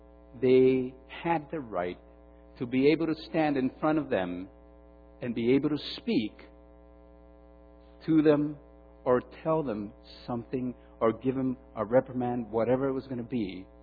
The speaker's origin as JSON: {"language": "English", "town": "Huntington Park", "region": "California", "country": "United States", "tie": "born or raised there", "said": "as I grew up in Huntington Park, Seventh-day Adventist Church there in Huntington Park, California, I saw what the pastors went through."}